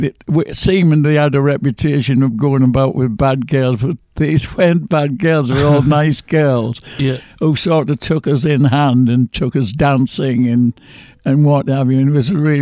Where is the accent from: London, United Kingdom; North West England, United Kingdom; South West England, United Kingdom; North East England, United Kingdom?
North East England, United Kingdom; Middlesbrough; I'm from Middlesbrough, which used to be Yorkshire and Indiana, and is now Middlesbrough in Cleveland.